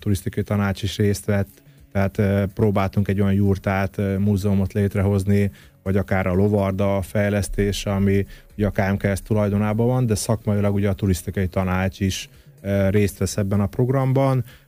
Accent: Berehove, Zakarpattia Oblast, Ukraine; vagy akár Beregszázba a borfesztivál, ami ugye hát úgy nőttünk fel, hogyha március 8, akkor biztos, hogy beregszázi borfesztivál.

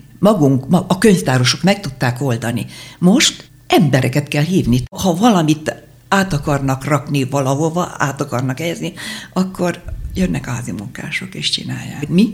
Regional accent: Szakoly, Szabolcs-Szatmár-Bereg, Hungary; born there; Szakolyban születtem, a szülőfalunkban

